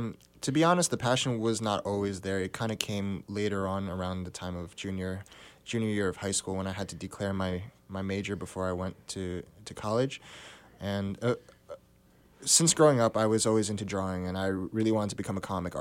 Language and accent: English; New Jersey, United States; I'm actually not from this area. I'm from Bergen County in North Jersey